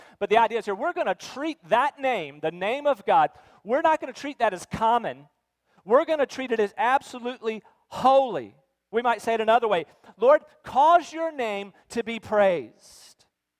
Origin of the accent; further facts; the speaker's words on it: Rocky Mount, North Carolina, United States; When I was a boy growing up in Rocky Mount, North Carolina, I lived close to downtown Rocky Mount.